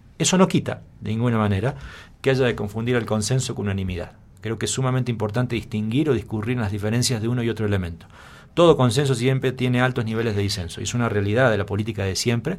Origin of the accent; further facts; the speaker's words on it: Argentina; Como argentino, y en Ecuador me da vergüenza sostener